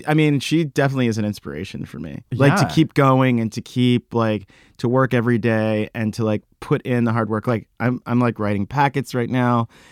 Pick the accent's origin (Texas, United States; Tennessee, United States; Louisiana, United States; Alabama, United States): Texas, United States; I'm from Texas.